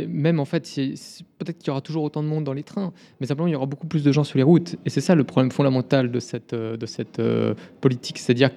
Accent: Geneva, Switzerland; en tant que Genevois

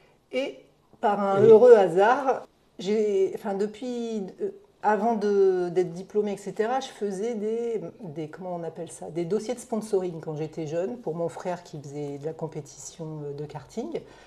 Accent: Auvergne-Rhône-Alpes, France; moved away; je suis native d'Auvergne, j'ai suivi mon mari dans le sud dans les années 1992

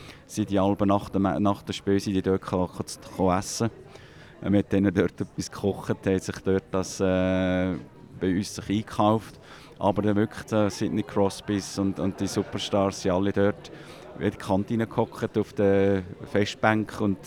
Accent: Switzerland

